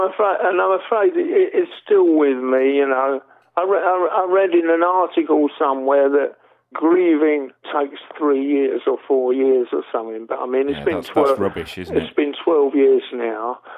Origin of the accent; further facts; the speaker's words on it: Canvey Island, East of England, United Kingdom; You know, I grew up on Canby Island, and if you want to protect yourself